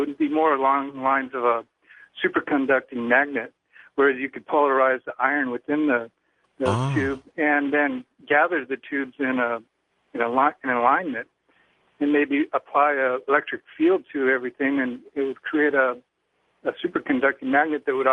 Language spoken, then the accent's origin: English; Salinas, California, United States; I'm from Salinas, California.